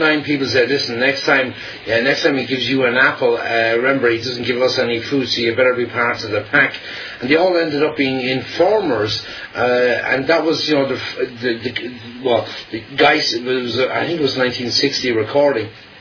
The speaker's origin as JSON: {"language": "English", "country": "Ireland", "tie": "born or raised there", "said": "But when I grew up in Ireland, you know, the Russians were communists."}